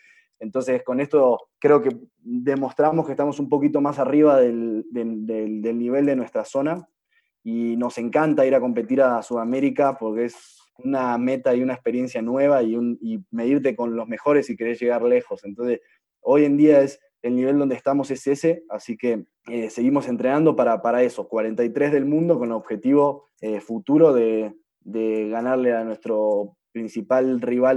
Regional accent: Argentina; now in Mexico; yo obviamente tengo a Argentina presente siempre, pero yo ya soy mexicano, represento a México como si fuese un mexicano más

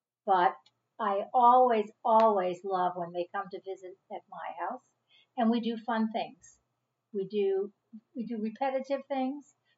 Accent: Brooklyn, New York, United States; born there; I was born in Brooklyn, New York on October 18th, 1949.

